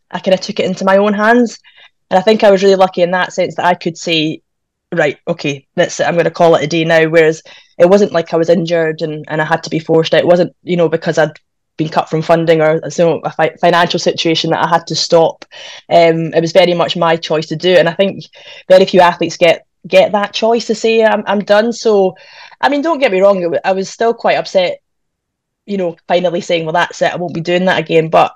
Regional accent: Perth, Scotland, United Kingdom; born there; because I was born in Perth, but it's my dad's fault.

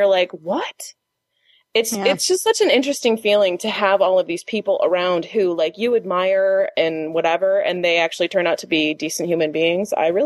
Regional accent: Toledo, Ohio, United States; because he's from Canada and I'm from Toledo, Ohio.

